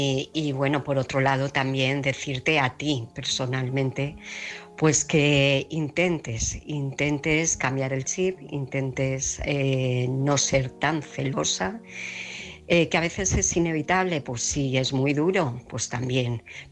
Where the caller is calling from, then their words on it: Alcobendas, Community of Madrid, Spain; de Alcobendas, Madrid.